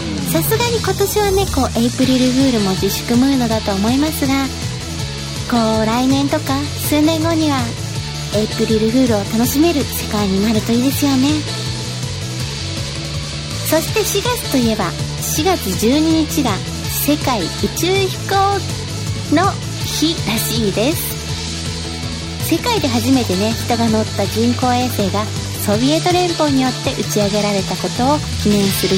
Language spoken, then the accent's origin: Japanese; Tottori, Japan; 実は UFO の目撃情報は比較の地元鳥取県は多いらしいんですよ。